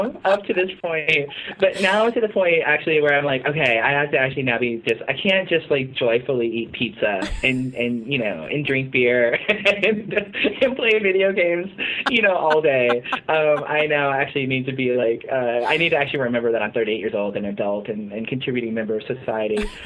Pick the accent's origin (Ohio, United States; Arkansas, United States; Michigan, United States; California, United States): Arkansas, United States; also born or lived in Philippines; I grew up in the Philippines and the South, a military family. But I did most of my growing up actually in Arkansas. And my mom's family is from Arkansas.